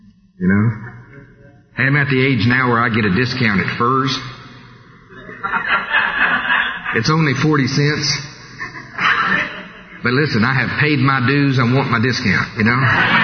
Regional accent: Tulsa, Oklahoma, United States; See, and we're from Tulsa, and we've got really good churches in Tulsa.

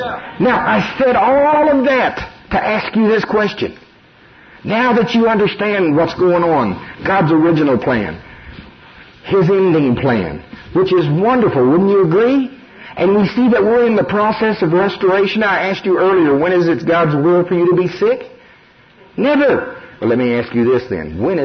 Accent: Shawnee, Oklahoma, United States; I grew up in Pottawatomie County, Shawnee, Oklahoma.

